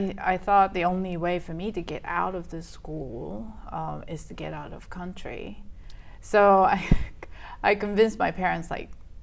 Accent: Tokyo, Japan; Okay, I was born in Tokyo.

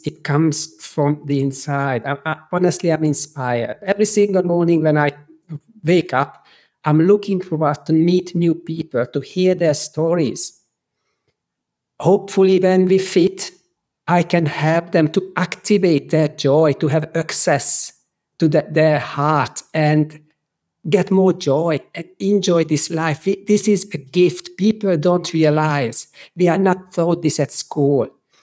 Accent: Hungary; English is a second language; I'm originally from Hungary. I was 26 years old when I started to learn English. I never been taught English at school. So that's why I will have a strong accent

